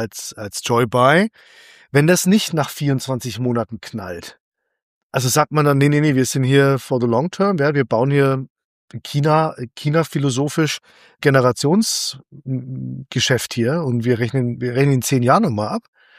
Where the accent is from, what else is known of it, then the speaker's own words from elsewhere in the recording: Fürth, Bavaria, Germany; aus meiner Heimatstadt Fürth